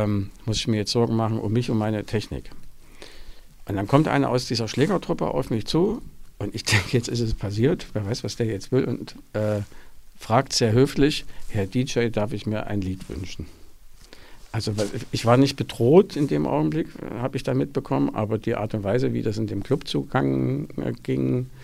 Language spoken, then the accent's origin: German; Jena, Thuringia, Germany; ich bin ja in Jena groß geworden, ne? Und in der ersten Schule, in der ich gewesen bin, das war die Emil-Wirk-Schule in Lobeder West